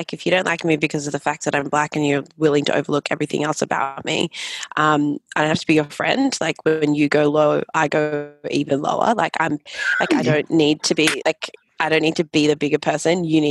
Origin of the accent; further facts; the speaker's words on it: Sydney, New South Wales, Australia; I was like, well, I grew up in Sydney, but yes, like I am from Ghana